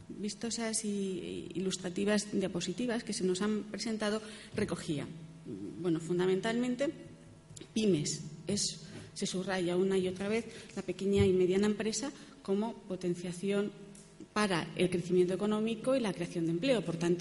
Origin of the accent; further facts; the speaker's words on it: León, Castile and León, Spain; Yo vengo de León, donde hay un aeropuerto.